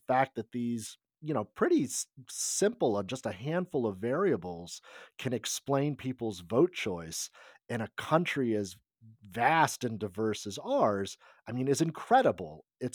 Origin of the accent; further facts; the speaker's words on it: Virginia, United States; Shout out to my hometown.